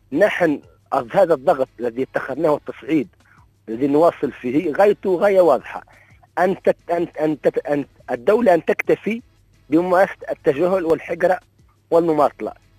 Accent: Tunisia; نحن تونسيون، علينا أن نتعامل معنا كتونسيين

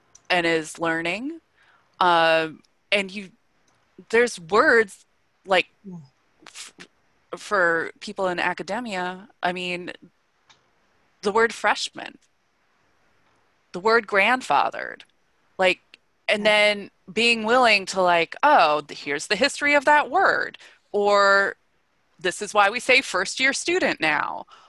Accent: Midwest, United States; I mean, I'm from the Midwest and it took me a long time to stop saying you guys.

